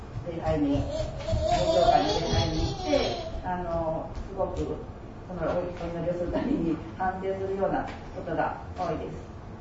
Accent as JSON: {"language": "Japanese", "town": "Soja", "region": "Okayama", "country": "Japan", "tie": "born or raised there", "said": "私は岡山県の総社市というところで生まれ育ちました。クリスチャンの母に連れられて教会に行く環境で育ちました。"}